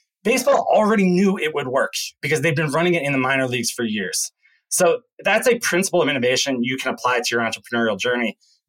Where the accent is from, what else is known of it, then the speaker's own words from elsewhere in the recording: Philadelphia, Pennsylvania, United States; So I grew up outside of Philadelphia.